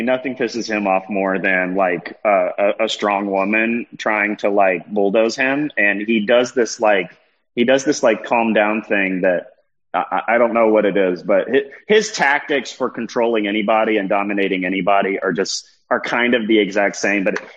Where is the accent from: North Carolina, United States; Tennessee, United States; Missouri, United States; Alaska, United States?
Tennessee, United States; Nashville; also born or lived in Oklahoma City; now in Los Angeles, United States; I'm from Nashville, Tennessee, and Oklahoma City, and I'm now based in Los Angeles. I've been in Los Angeles since about 2011